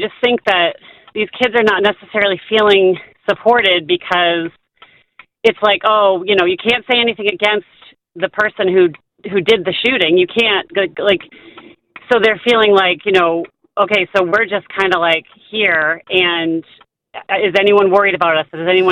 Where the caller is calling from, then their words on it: Nashville, Tennessee, United States; I'm calling from Nashville.